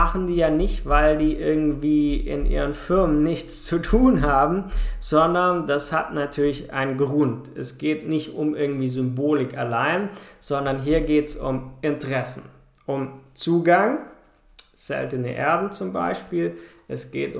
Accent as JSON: {"language": "German", "country": "Germany", "moved": "yes", "lives_now": "Cyprus", "said": "Ich wohne auf Zypern, schon seit 6 Jahren inzwischen. Und hier hatten die Leute in meiner alten Heimat in Deutschland mehr Angst, wie ich selber, wo hier wohne."}